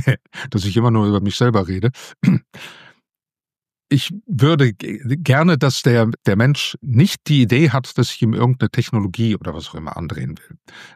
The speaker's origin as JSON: {"language": "German", "country": "Netherlands", "tie": "born or raised there", "also_born_or_lived": "Germany", "lives_now": "Belgium", "said": "Ich bin zwar in Deutschland geboren, aber in Holland aufgewachsen, wohne seit fast 25 Jahren in Belgien, aber bin in den letzten Jahren wieder vermehrt oder hauptsächlich in Deutschland unterwegs."}